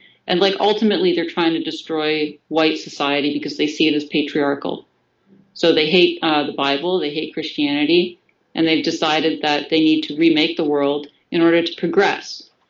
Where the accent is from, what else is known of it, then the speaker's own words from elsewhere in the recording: Canada; Well, see, I'm actually from Canada, so I don't have an experience of Common Core.